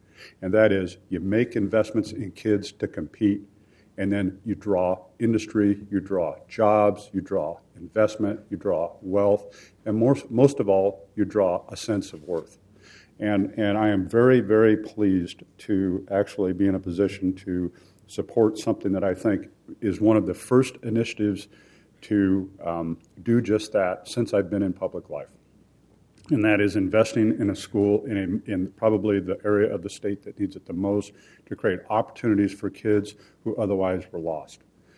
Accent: Portland, Oregon, United States; I'm a fourth-generation Oregonian, born and raised in Portland, lived here all my life, gone to Portland schools, Portland State University, worked for the Portland Fire Bureau. I'm on the Portland City Council.

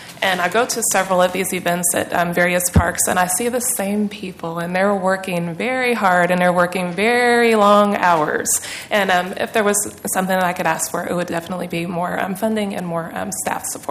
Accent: Portland, Oregon, United States; I grew up in North Portland, Boise neighborhood, all of my life, and became involved with our neighborhood association when I moved back from undergrad from California

